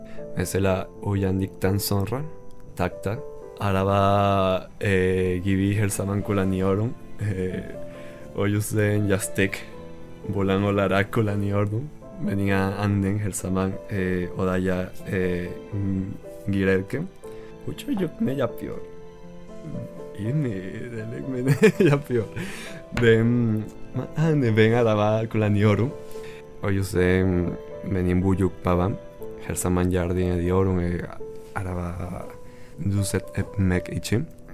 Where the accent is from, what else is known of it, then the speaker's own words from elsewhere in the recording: Venezuela; Turkish is a second language; moved away as an adult; also born or lived in Caracas; now in Turkey; 22 yaşındayım. Ben Venezuelalıyım. Tabii ki Latin Amerika'da bir ülke. Çok güzel bir ülke kesinlikle. Başkenti yaşıyordum. Caracas'ta. Yani daha önce Venezuela'da okudum.